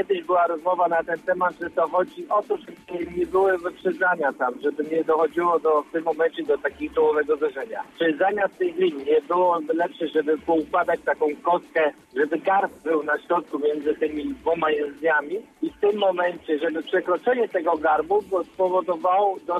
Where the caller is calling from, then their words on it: Szczecin, West Pomeranian Voivodeship, Poland; ze Szczecina.